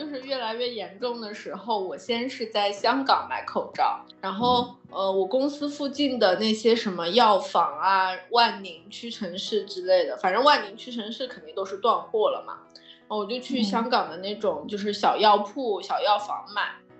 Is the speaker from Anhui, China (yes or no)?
no; Yinchuan, Ningxia, China; 我老家就是地方也小，然后就是西北的一个城市